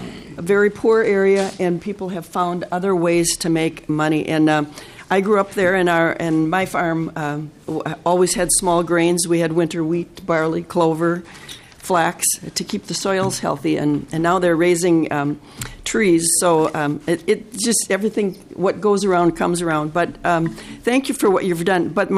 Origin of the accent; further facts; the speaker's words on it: Minnesota, United States; I grew up near Barrette.